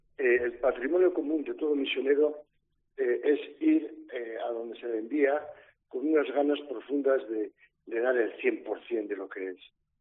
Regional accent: Spain; cuando he vuelto a Europa, cuando he vuelto a España, cuando he vuelto a mi tierra, pues uno se siente bastante extranjero

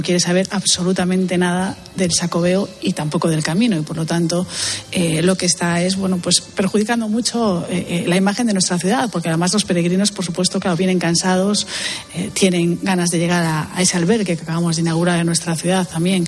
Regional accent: Vigo, Galicia, Spain; sabemos que somos una ciudad muy importante. No somos capital de provincia, no somos la capital de Galicia, pero sí somos la ciudad más importante de Galicia.

